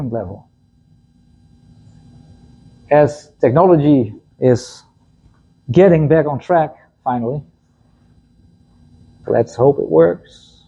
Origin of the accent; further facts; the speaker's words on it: Netherlands; English is a second language; Yeah, I'm from Europe. I'm from the Netherlands. We use centimeters.